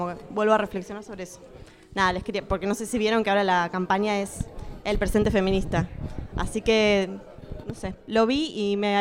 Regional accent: Buenos Aires, Argentina; eran 2 meses que estaba en Barcelona y venía con muchas ganas de estar acá, pero muchas ganas de seguir en Buenos Aires, de donde soy.

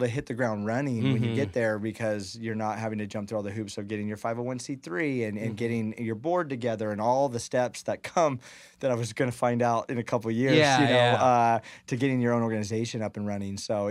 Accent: El Nido, California, United States; I grew up in El Nido. And you know, growing up, it took 20 minutes to 30 minutes to get anywhere that I wanted to go.

